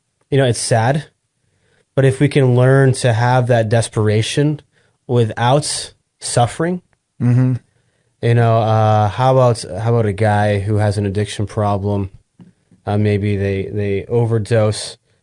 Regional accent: New England, United States; You know, I'm from New England, so a lot of people from New England are stubborn.

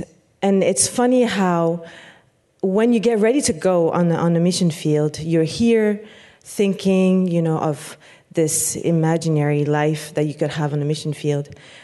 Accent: France; I'm from France originally. I grew up there.

